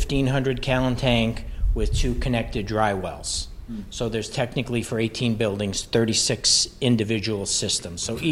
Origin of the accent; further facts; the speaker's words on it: Plainfield, United States; I grew up in Plainfield. I'm from the area.